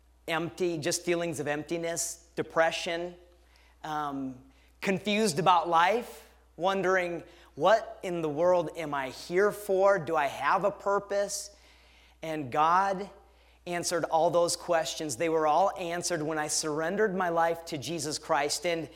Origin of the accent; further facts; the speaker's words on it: Detroit Lakes, Minnesota, United States; I'm from Detroit Lakes, Minnesota, born and raised there. It's about 45 miles east of Fargo, North Dakota, to give you a little idea.